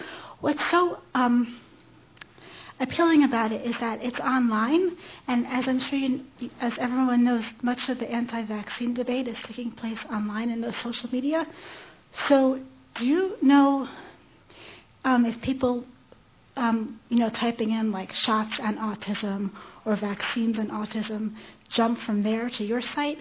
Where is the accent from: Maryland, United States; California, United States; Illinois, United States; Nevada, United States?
Illinois, United States; Chicago; from Chicago, Illinois.